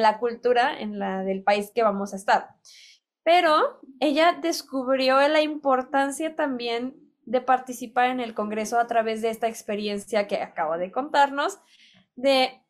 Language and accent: Spanish; Mexico; Nosotros como mexicanos nos encanta que platiquen sus experiencias en México